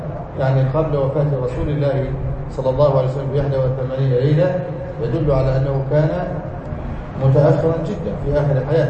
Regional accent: Egypt; وبعض الناس يفرض للمرأة صداقا، خصوصا في بلادنا مصر

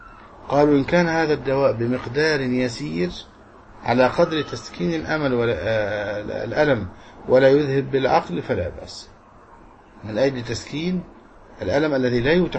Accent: Egypt; والبيرة في بلدنا مصر فيها كحول

